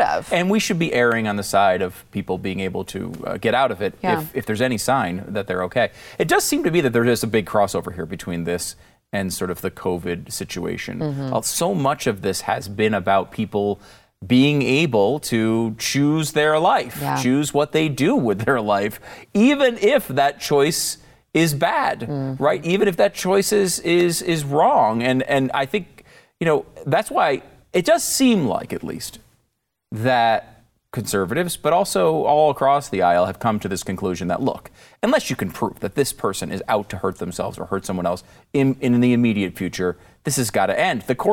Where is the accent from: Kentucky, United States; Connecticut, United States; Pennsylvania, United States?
Connecticut, United States; Like, I grew up in Connecticut.